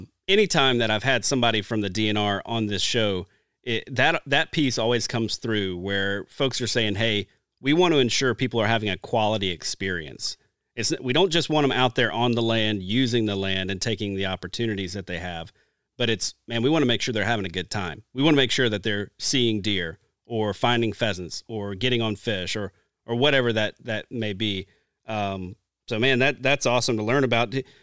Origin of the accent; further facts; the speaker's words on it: Deep South, United States; growing up, I grew up in the Deep South.